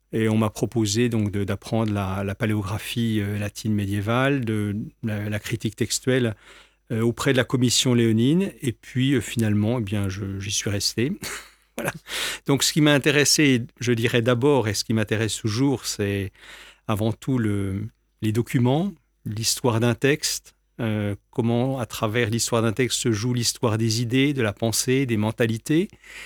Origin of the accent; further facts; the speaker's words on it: Montbéliard, Bourgogne-Franche-Comté, France; J'ai 58 ans, je suis originaire du pays de Montbéliard, donc dans le Doubs